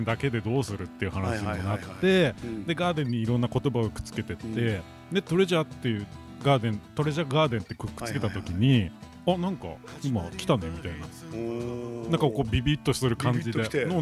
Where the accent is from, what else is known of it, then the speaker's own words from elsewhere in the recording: Suwa, Nagano, Japan; 自分は地元が長野県の諏訪市っていうところで、まあ、諏訪湖っていう湖がある市なんですけど、